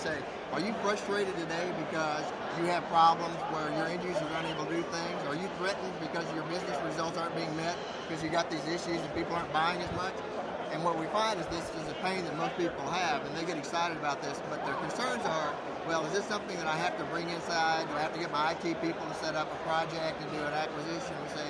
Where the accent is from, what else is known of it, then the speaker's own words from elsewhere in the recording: Austin, Texas, United States; Austin, Texas.